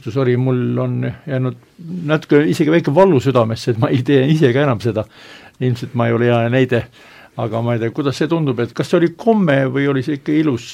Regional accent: Pärnu, Pärnu County, Estonia; kui ma oma lapsepõlves Pärnu maannal koguduses käisin

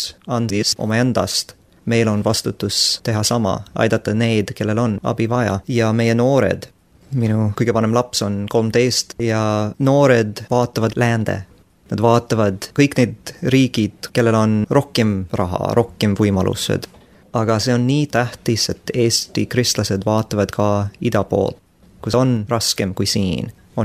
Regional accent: Canada; Estonian is a second language; Ma olen Kanadast ja ma ei ole väliseestlane. Ma ei ole soomugrilane.

